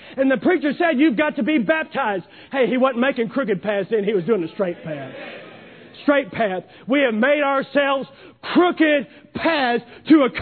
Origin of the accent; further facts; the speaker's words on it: Kentucky, United States; Growing up in Kentucky, there's all kinds of crooked paths in Kentucky.